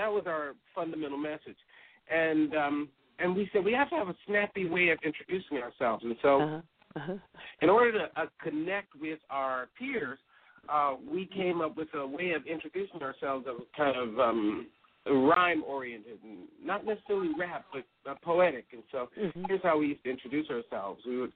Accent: Chicago, Illinois, United States; Well, growing up in Chicago, I grew up in Chicago on the South Side

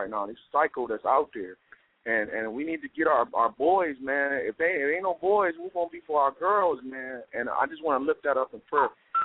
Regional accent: Detroit, Michigan, United States; As I stand in the city of Detroit right now, my hometown

